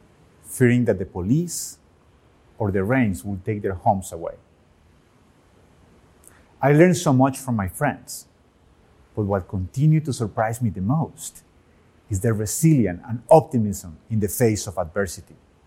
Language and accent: English; Medellin, Antioquia, Colombia; born or raised there